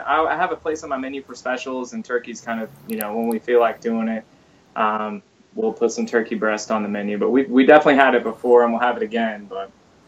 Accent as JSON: {"language": "English", "town": "Jayton", "region": "Texas", "country": "United States", "tie": "born or raised there", "said": "I grew up in Jayton, Texas, which is a really small town where, you know, there wasn't an actual catering business or anything like that."}